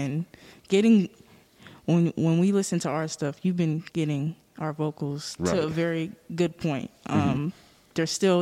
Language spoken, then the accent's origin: English; Anchorage, Alaska, United States; I'm from Anchorage, Alaska